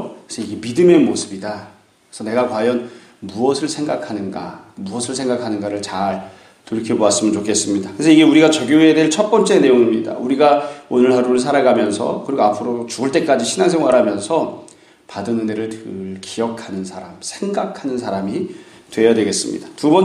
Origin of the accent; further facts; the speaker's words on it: Seoul, South Korea; also born or lived in Daegu; 저도 태어나긴 대구에서 태어났는데 반여울이라는 곳에서 태어났습니다. 태어나서 얼마 안 있다가 그냥 곧장 서울로 올라와서 대구가 고향인지 어딘지 알지도 못합니다.